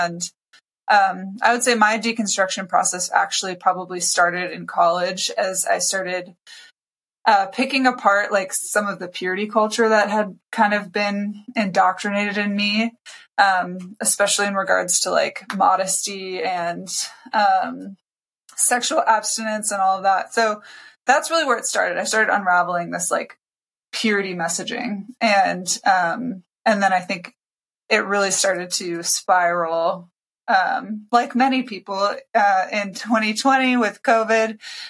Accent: Minnesota, United States; I'm from Minnesota, so, you know, there's a lot of Lutherans up there.

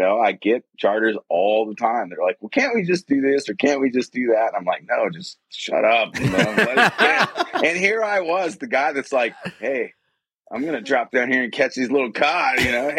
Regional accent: Virginia Beach, Virginia, United States; So, you know, growing up in Virginia Beach, not very far away from you guys, I had the Chesapeake Bay.

